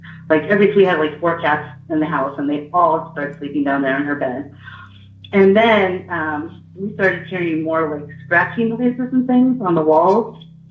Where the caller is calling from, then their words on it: Eureka Springs, Arkansas, United States; I'm calling from Eureka Springs, Arkansas.